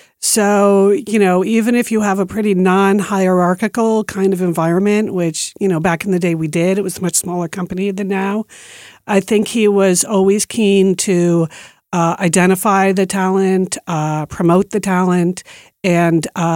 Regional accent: East Coast, United States; now in Beaverton, United States; I grew up on the East Coast, and when I moved to Nike, I was moving from New York City to Beaverton, Oregon.

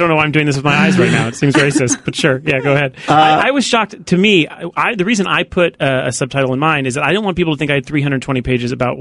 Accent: Woodland Hills, California, United States; And I grew up in 818. I grew up in the San Fernando Valley. Grew up in Woodland Hills.

